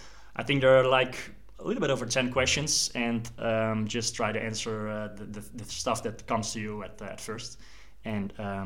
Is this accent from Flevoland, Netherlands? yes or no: yes; Almere, Flevoland, Netherlands; now in Girona, Spain; I recently turned 30 years old. I was born and raised in Almere in the Netherlands, and I've been living in Girona for the past 2 years now.